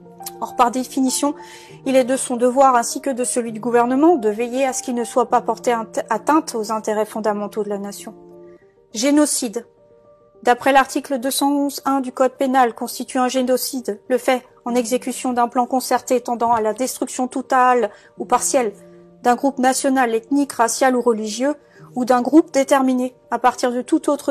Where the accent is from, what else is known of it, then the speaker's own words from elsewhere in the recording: France; en tant qu'auxiliaire de justice, en tant que Française et en tant que mère de famille